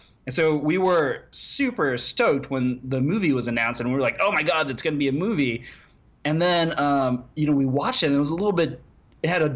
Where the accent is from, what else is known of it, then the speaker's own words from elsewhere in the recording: Burien, Washington, United States; also born or lived in Seattle; We used to live up in Washington, in Seattle. I grew up in Burien.